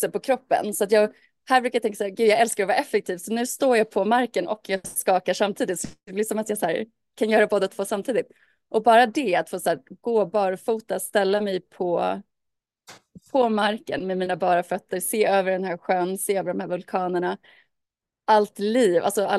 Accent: Stockholm, Stockholm County, Sweden; moved away; Jag var ju hemma i Stockholm, det är inte mitt hem längre, men jag var där, det är där jag kommer ifrån.

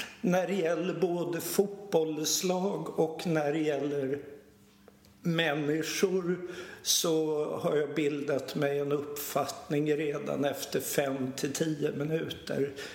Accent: Stockholm, Stockholm County, Sweden; Eftersom jag är född och uppvuxen på Östermalm, ett kvarter ifrån stadion.

